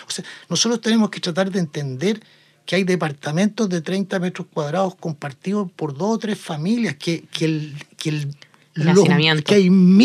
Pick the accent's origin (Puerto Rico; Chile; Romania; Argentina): Chile; O sea, yo creo que hay una reciprocidad en ese sentido que como chilenos tenemos que entenderla.